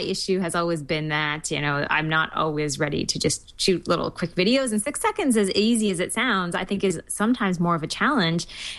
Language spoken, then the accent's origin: English; Florida, United States; from Florida.